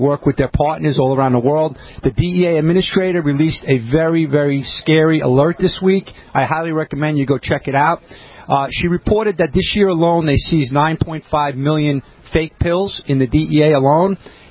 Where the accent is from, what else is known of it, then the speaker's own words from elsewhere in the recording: New York, United States; I'm a New Yorker, so my accent may be a little different than what you used to.